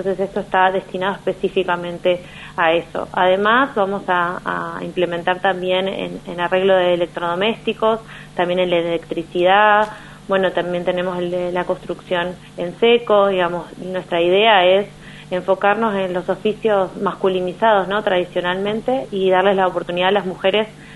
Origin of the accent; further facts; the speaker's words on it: Río Grande, Tierra del Fuego, Argentina; Soy del municipio de Río Grande.